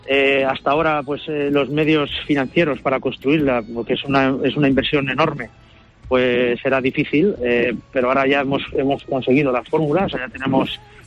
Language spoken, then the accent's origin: Spanish; Lorenzo La Parrilla, Castilla-La Mancha, Spain; now in Cuenca, Spain; porque es mi pueblo, es donde, bueno, mi pueblo es Lorenzo La Parrilla, ¿vale? Uh-huh. Es mi ciudad donde yo vivo, me gusta Cuenca, me gusta la gente de Cuenca